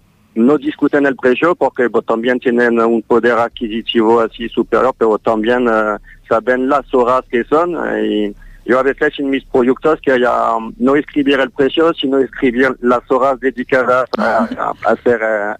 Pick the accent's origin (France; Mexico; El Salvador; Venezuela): France; Spanish is a second language; como yo soy francés, me falta el vocabulario.